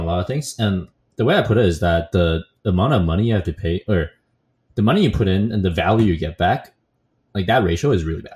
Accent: Taipei, Taiwan; favorites are Taipei, which I'm like very biased because of personal experience, or because it's like my hometown.

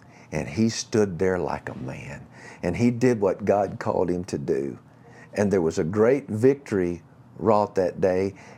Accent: the South, United States; Now, I'm from the South. We didn't call them lentils in the South. We called them peas.

